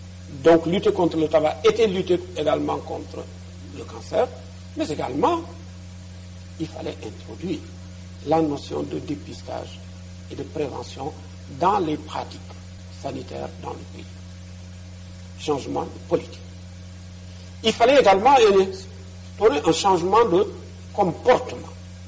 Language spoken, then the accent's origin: French; Tambacounda, Senegal; Nous sommes allés à Tambacounda, ma ville natale.